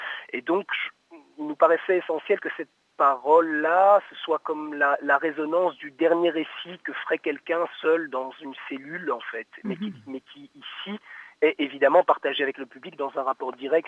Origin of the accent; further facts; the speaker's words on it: Belgium; nous sommes issus de l'immigration, mais depuis trois générations maintenant, donc nous sommes belges, nous vivons ici